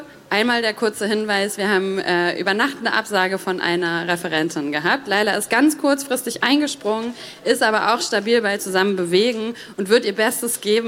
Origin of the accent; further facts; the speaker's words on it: Rostock, Mecklenburg-Vorpommern, Germany; also born or lived in Stralsund; Ich komme aus Rostock, ursprünglich in Stralsund geboren, das heißt, ich komme von hier.